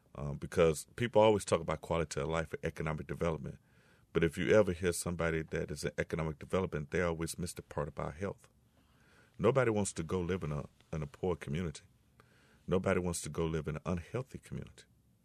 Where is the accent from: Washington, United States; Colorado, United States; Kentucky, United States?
Kentucky, United States; I came from Bullitt County, we actually had a public health tax.